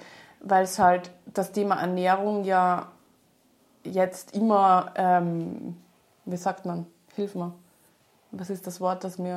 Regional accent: Vienna, Austria; now in Carinthia, Austria; Und ich komme ursprünglich ja aus Wien und bin durch dich vor 3 Jahren nach Kärnten gekommen. Wir sind hergezogen und haben dann eben das Studio eröffnet.

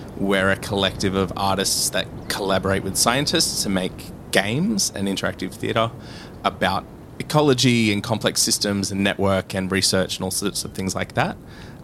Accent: Wollongong, New South Wales, Australia; now in Sydney, Australia; I live and work on Gadigal Bidjigal land. I grew up on Dharawal land in Wollongong

